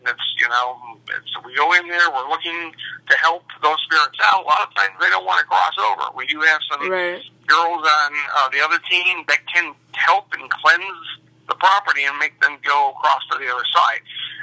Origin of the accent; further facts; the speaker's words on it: New York, United States; I'm originally from New York, but I actually never investigated New York City.